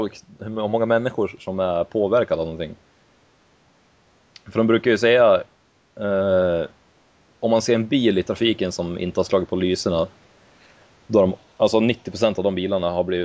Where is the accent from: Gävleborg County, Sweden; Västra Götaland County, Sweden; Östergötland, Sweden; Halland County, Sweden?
Gävleborg County, Sweden; Hudiksvall; man kan ju inte jämföra Stockholm och typ Hudiksvall där vi kommer ifrån.